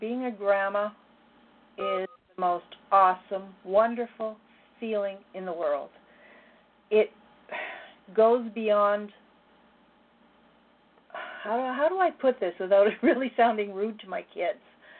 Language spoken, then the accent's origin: English; Alberta, Canada; we are both Canadian. Both of us Canadian, both of us Albertans.